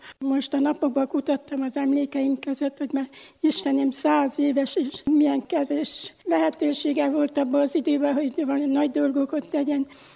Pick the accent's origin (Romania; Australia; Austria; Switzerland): Romania; Csíkborzsova, Harghita; moved away as an adult; now in Budapest, Hungary; De 99-ben mentem Magyarországra, ugyanis a 2 gyermekem kitelepedett, én még mentem családegyesítőnek a gyerekekkel.